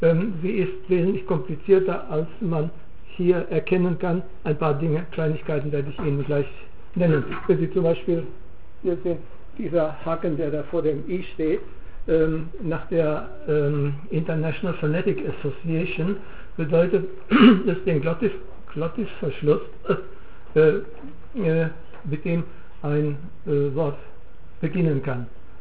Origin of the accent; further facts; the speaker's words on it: Northern Germany, Germany; Also ich sage etwa als Norddeutscher eine alte Oma